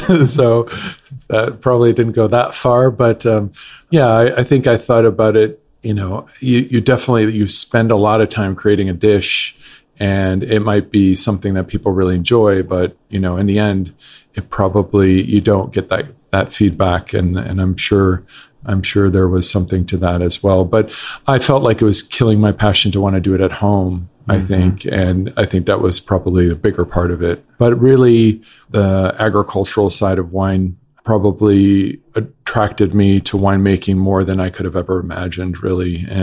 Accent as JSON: {"language": "English", "region": "Michigan", "country": "United States", "tie": "born or raised there", "also_born_or_lived": "Italy / France / Germany", "said": "I was born in Italy, then we moved to France, and then Michigan for a good 10 years. Then I finished high school in an international school in Germany."}